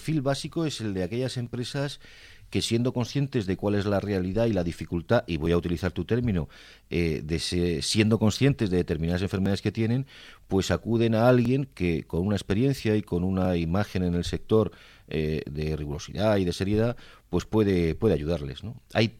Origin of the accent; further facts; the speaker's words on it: Madrid, Community of Madrid, Spain; now in Canary Islands, Spain; Yo soy madrileño, sí.